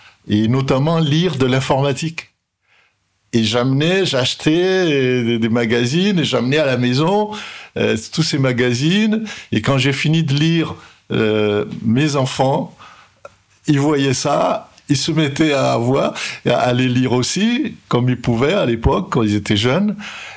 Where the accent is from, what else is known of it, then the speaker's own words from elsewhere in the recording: Madagascar; now in France; j'ai quitté Madagascar et je suis au départ allé en Angleterre. Et ça, j'ai trouvé que c'était un peu dur. Je suis revenu sur la France et je suis resté en France. Et ben, ça fait maintenant 40 ans